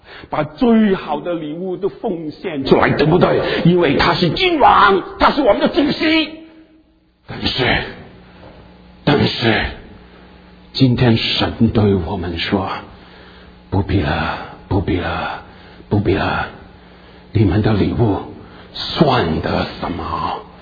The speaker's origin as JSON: {"language": "Chinese", "country": "China", "said": "Yes， 我们中国人不是这么风俗吗？我们不是有这么习惯吗？"}